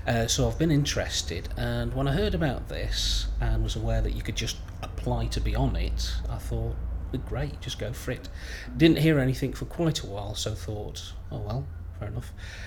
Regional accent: Stoke-on-Trent, West Midlands, United Kingdom; I'm from Stoke-on-Trent in Staffordshire, and I'm 48.

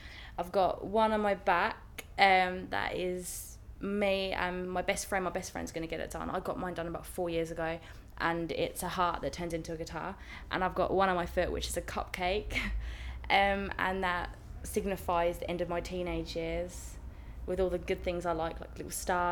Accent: Harwich, East of England, United Kingdom; I'm 19 and I'm from Harwich.

